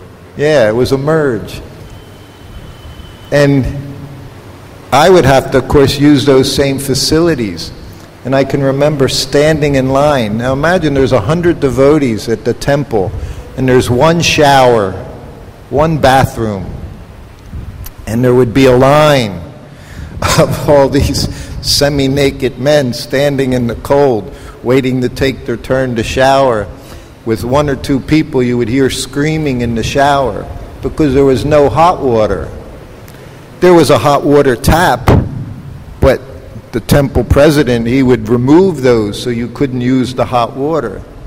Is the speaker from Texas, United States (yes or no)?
no; Philadelphia, Pennsylvania, United States; I was from Philadelphia. They were from Brooklyn, New York.